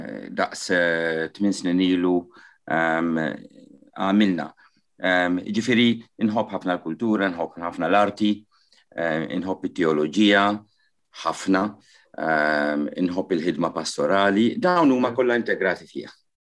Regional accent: Gozo, Malta; La darba aħna ħroġ minn Għawdex, m'iniex ħammur Malta

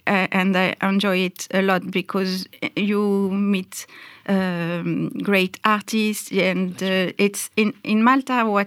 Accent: Brittany, France; English is a second language; also born or lived in Paris, France; the trip, and we stay in Paris for a few years, and then we moved to Brittany, and I grew up in Brittany.

